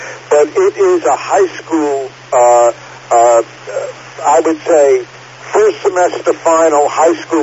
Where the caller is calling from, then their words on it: Riverhead, New York, United States; I'm transmitting from Riverhead and hitting Selden.